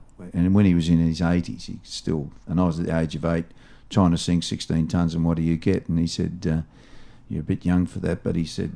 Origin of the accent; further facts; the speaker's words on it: Chelsea, Victoria, Australia; This all happened in Chelsea, Mornington area.